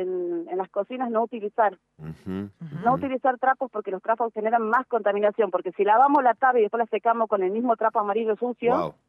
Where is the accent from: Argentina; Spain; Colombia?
Argentina; Jujuy; yo soy de Jujuy, en nuestra provincia vecina, en Salta